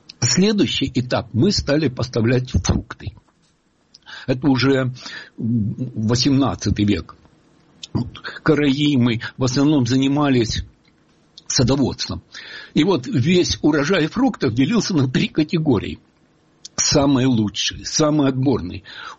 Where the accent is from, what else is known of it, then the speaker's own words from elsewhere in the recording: Simferopol, Crimea, Ukraine; Ну, и мне, крымчанину, было очень сложно. И когда говорили, первая фраза – ты откуда? Я говорю, я из Симферополя.